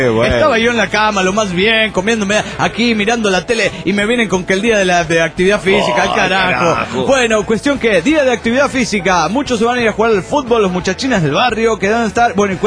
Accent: Potosí, Bolivia; Les cuento que hoy en mi país, Bolivia, era el día del reto.

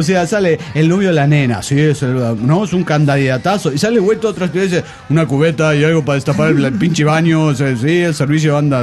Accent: Guadalajara, Jalisco, Mexico; Jalisco, México.

